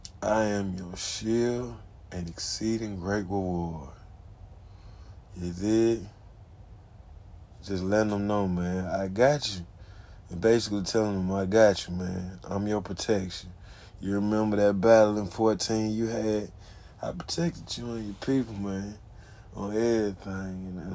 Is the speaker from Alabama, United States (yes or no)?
yes; Alabama, United States; But, you know, if it's like the United States, I'm from Alabama, you dig?